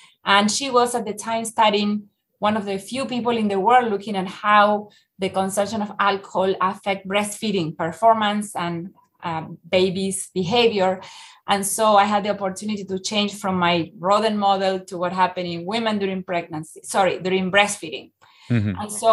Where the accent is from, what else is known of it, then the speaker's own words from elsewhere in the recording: Argentina; English is a second language; as you may tell by my accent, I am coming from Argentina. I did my PhD in Argentina.